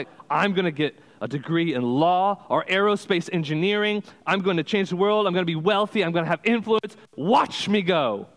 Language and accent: English; Texas, United States; I'm originally from Texas with my family. We grew up down there